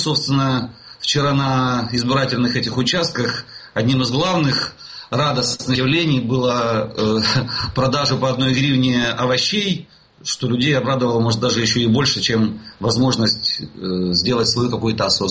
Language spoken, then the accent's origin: Russian; Druzhkivka, Donetsk Oblast, Ukraine; я провел всю жизнь в Донбассе, я родился в Дружковке, я полжизни прожил в Донецке.